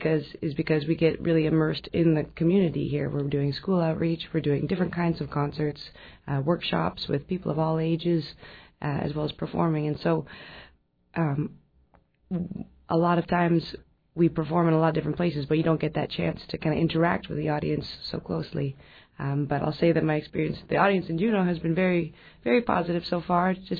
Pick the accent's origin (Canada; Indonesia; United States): Canada; I mean, I'm Canadian